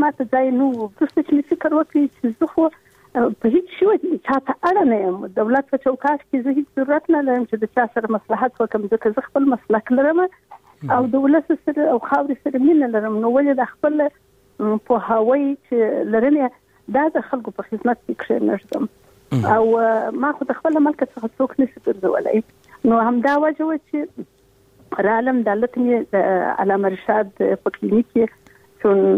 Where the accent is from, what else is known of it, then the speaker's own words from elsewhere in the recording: Kandahar, Afghanistan; زه یو افغان یم او بیا د قندهار اوسیدونکی یم په یو حساب چون وینه مې پښتنه ده